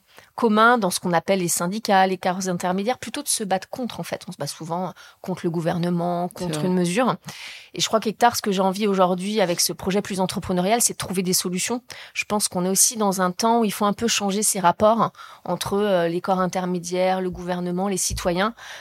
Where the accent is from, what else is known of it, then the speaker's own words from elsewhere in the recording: Nouvelle-Aquitaine, France; Moi, j'ai grandi dans les Deux-Sèvres et on m'a dit surtout de partir de ce territoire, d'aller à Paris